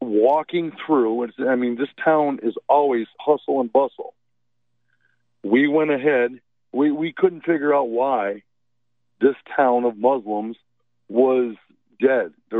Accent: Michigan, United States; now in Norman, United States; I'm originally not from Oklahoma. I am from Michigan.

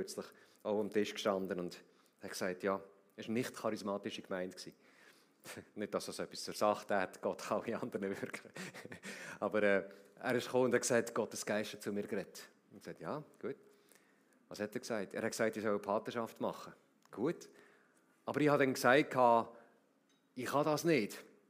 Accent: Switzerland; Ich weiss nicht, wie es läuft, ich bin selber auch Schweizer.

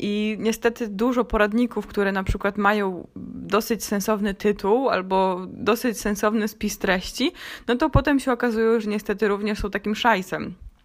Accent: Warsaw, Masovian Voivodeship, Poland; bo ja jestem z urodzenia warszawianką i spędziłam tam pół życia

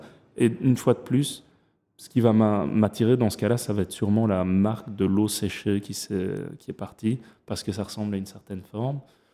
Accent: Belgium; j'ai grandi en Belgique avec une mère ardennaise, donc on a passé toute notre enfance dans la forêt et dans le jardin, dans la nature.

